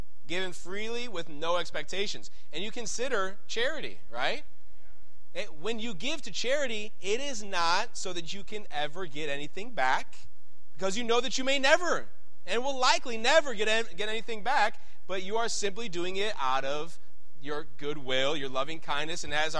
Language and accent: English; Chicago, Illinois, United States; I am from Chicago. I'm Italian. I am Sicilian. And I love my heritage, but there's a lot of things that I have got to look at and say, amen, that's part of my culture